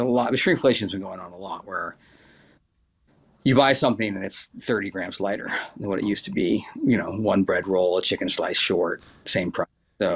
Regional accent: Dallas, Texas, United States; also born or lived in New York / London; You know, I grew up in Dallas 14 years. And then since then, it's been New York, Europe, and London.

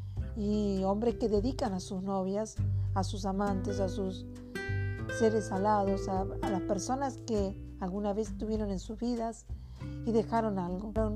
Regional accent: Caseros, Buenos Aires Province, Argentina; de Caseros, 3 de febrero, Buenos Aires, Argentina.

